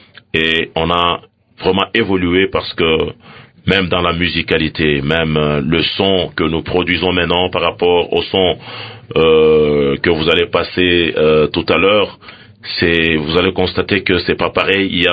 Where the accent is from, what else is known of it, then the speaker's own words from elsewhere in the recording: Kasaï, DR Congo; moi je suis du Kasaï.